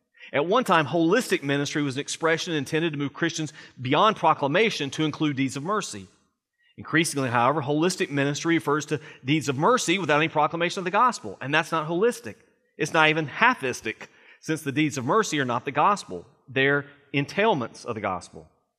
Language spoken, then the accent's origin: English; Liverpool, North West England, United Kingdom; when I was just a lad in my hometown in Liverpool